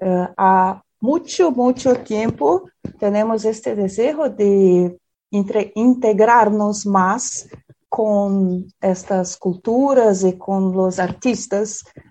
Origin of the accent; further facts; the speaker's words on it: southern Brazil, Brazil; Spanish is a second language; porque nosotros somos del sur del Brasil, que es una región un poco apartada culturalmente del resto de Brasil